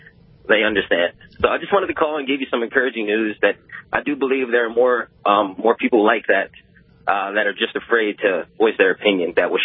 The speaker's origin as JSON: {"language": "English", "region": "Delaware", "country": "United States", "said": "I'm a guy from Delaware, and as you know, it's a blue state"}